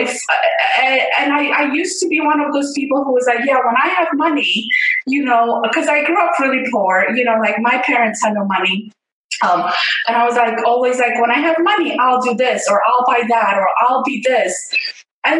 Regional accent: Romania; moved away; we grew up in Romania and, you know, like you have to stand in line for food.

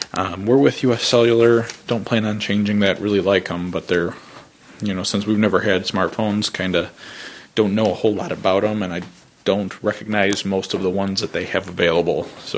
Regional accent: West Dundee, Illinois, United States; Hometown trivia. I'm from West Dundee, Illinois.

